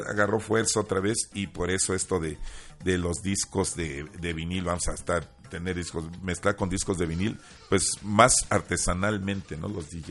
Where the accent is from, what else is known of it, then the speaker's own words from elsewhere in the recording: Mexico City, Mexico; born there; Nacimos en la Obrera, en la colonia Obrera